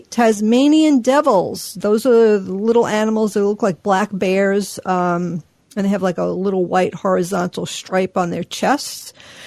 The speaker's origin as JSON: {"language": "English", "region": "New York", "country": "United States", "accent": "New York", "said": "My New York accent."}